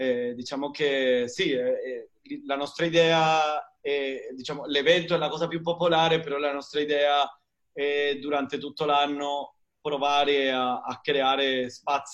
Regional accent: Venezuela; now in Amantea, Italy; Io sono un calabrese di ritorno, sono cresciuto in Venezuela, ma sono tornato

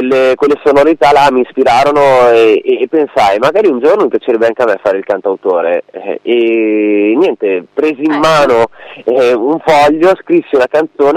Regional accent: Cento, Emilia-Romagna, Italy; born there; andavo in vacanza in Emilia, nel posto in cui sono nato, più precisamente a Cento, in provincia di Ferrara, dove sono nato.

